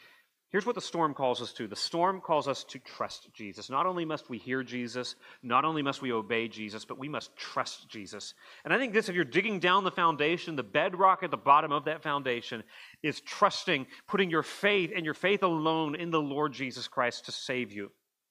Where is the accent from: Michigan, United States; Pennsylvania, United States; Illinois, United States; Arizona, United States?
Arizona, United States; now in Mobile, United States; Where I grew up in Arizona, I think probably similar climate to what ancient Israel had compared to what we have.